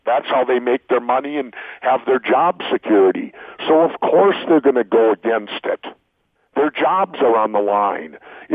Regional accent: Minneapolis, Minnesota, United States; I grew up in South Minneapolis, right in the inner city.

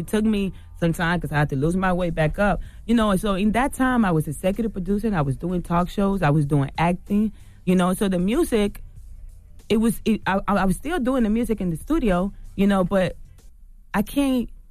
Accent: Fort Lauderdale, Florida, United States; because I'm from, I was raised in Fort Lauderdale, Florida.

